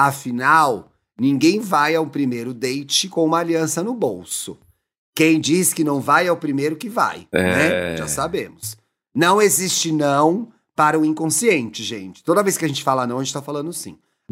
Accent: Sorocaba, São Paulo, Brazil; Tenho 35 Olá. Anos e sou de Sorocaba, a terra de Lorelai Fox

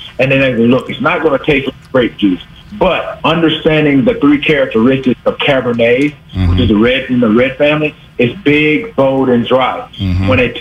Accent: the South, United States; look, man, I'm from the South. We didn't grow up drinking wine.

